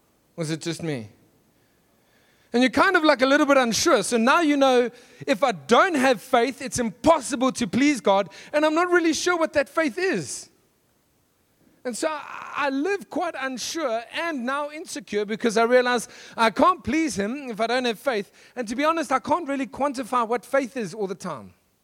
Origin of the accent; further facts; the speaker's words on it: KwaZulu-Natal, South Africa; I am from KwaZulu-Natal, where Afrikaans is a dialect that we hear they speak somewhere in South Africa. No idea what that language is.